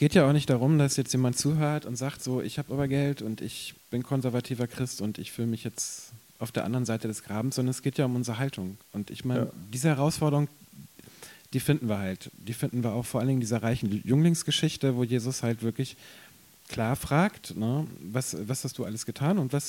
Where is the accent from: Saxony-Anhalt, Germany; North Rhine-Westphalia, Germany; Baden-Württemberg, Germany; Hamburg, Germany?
Hamburg, Germany; So, ich bin aufgewachsen bei den Linken in Hamburg.